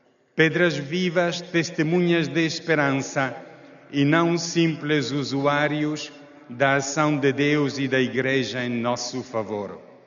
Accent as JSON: {"language": "Portuguese", "country": "Mozambique", "said": "Mas também, capo delegado em Moçambique, de onde venho, também no Sudão e tantos outros lugares da nossa terra."}